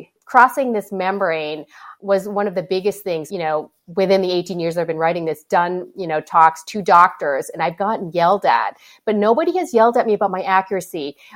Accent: Hibbing, Minnesota, United States; You know, I grew up in Hibbing.

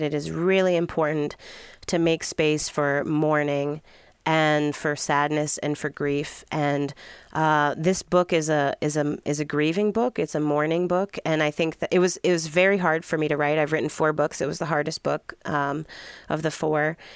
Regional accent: Chicago, Illinois, United States; I'm very proud as a Chicagoan of the reparations ordinance that was passed here

